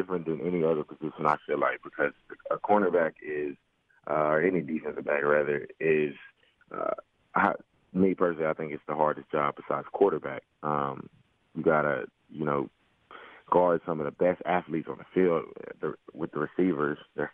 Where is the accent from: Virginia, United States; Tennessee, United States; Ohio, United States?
Tennessee, United States; Nashville; You know, that's my team too. I'm from Nashville. That's my team.